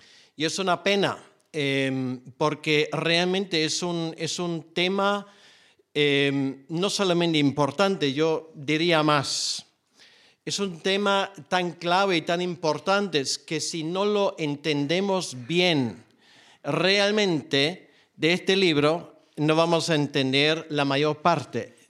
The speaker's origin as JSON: {"language": "Spanish", "country": "Germany", "second_language": "Spanish", "moved": "as an adult", "lives_now": "Spain", "said": "Soy pastor alemán, pero la mayoría sabe que no suelo morder demasiado."}